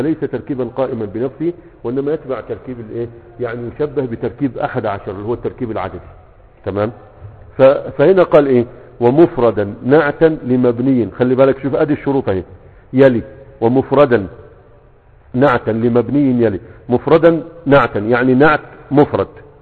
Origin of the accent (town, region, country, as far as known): Egypt